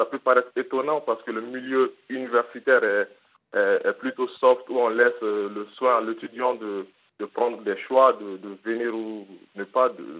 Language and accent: French; Mali; vu que je suis malien, donc je paie juste 10 euros